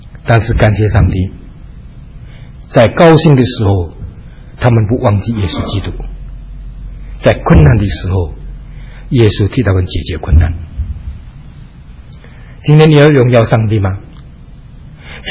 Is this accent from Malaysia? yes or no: no; China; 因为身为中国人，还是想吃饭吃得饱